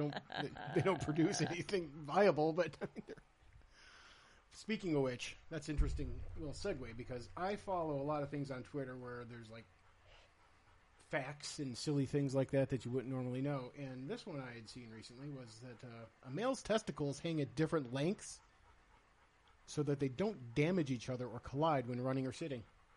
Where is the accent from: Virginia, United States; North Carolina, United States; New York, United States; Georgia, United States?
New York, United States; also born or lived in Arizona; I was born in Arizona, then we moved to New York. I say New York, it's not New York City.